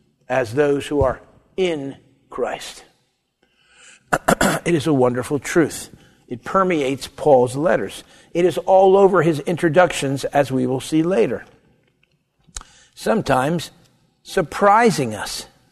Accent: New Jersey/Pennsylvania area, United States; But I am from the New Jersey, Pennsylvania area, the East

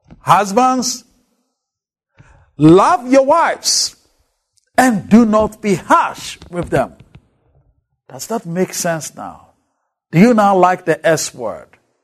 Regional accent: Ghana; now in United States; I grew up in Ghana, where actually buying flowers for women was not part of the culture that I was growing up with.

